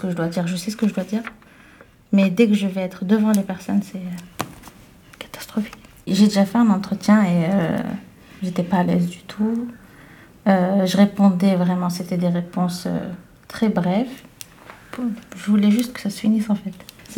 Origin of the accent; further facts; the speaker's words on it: Rouen, Normandy, France; born there; j'ai 23 ans, je suis née à Rouen.